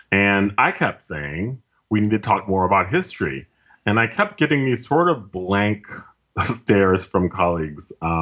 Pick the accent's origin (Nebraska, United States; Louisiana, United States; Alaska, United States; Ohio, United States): Louisiana, United States; Slidell; I grew up in Louisiana, mostly in a town called Slidell, which is near New Orleans.